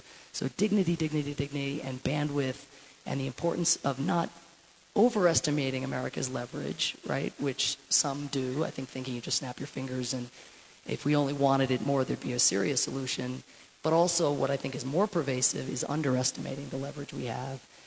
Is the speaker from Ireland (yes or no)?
yes; Ireland; sometimes I'd have to cool off, being Irish, you know, for a day or two